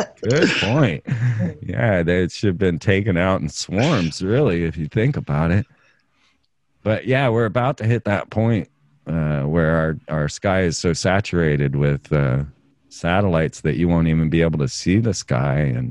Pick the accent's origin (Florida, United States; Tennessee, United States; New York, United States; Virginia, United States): Florida, United States; Orlando; You know, I grew up in Orlando. I watched the rocket launches, and, you know, they were a very special event.